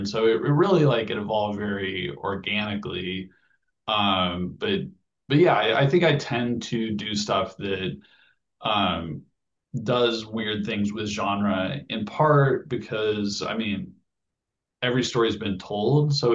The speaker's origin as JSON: {"language": "English", "town": "Llewellyn", "region": "Nebraska", "country": "United States", "tie": "born or raised there", "said": "my actual hometown is Llewellyn, Nebraska, which is a town of, it was 300 people when I was growing up. Now it's probably about 150 people in Western Nebraska. And Western Nebraska is like flat as flat can be."}